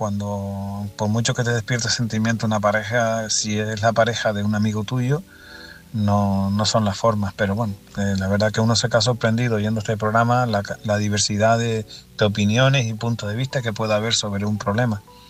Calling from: Canary Islands, Spain; de Tenerife.

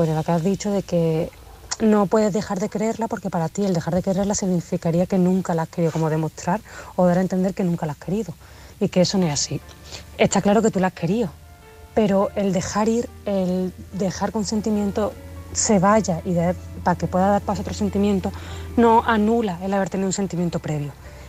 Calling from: Málaga, Andalusia, Spain; de Málaga

